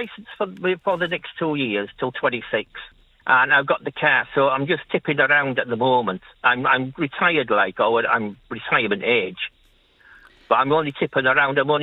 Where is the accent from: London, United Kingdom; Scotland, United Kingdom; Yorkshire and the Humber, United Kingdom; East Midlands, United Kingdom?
Yorkshire and the Humber, United Kingdom; Leeds; moved away; like, you just mention my accent, and I say, yeah, I'm from Leeds.